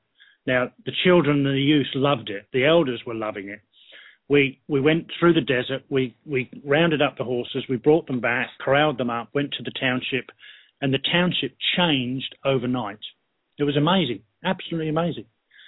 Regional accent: Ireland; So being an Irishman, I stopped and went, what the?

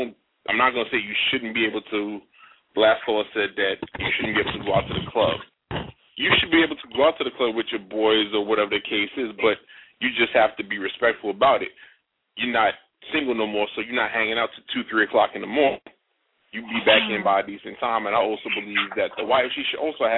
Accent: Brooklyn, New York, United States; now in Ocean City, United States; No, I'm not from the ocean. I'm really from Brooklyn, New York, but right now I'm

